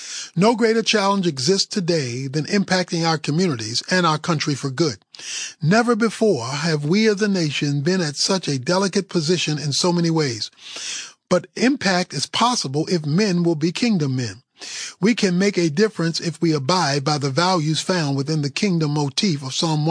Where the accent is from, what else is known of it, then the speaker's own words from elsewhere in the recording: Baltimore, Maryland, United States; Recently, I made a trip back to my hometown of Baltimore and walked around the campuses of my high school and junior high.